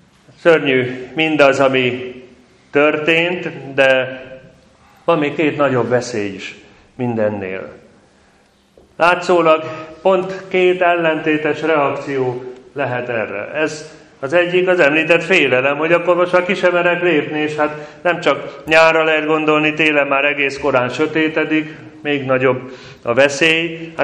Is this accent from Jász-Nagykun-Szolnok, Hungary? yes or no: no; Pécs, Baranya, Hungary; hogy magam is pécsi vagyok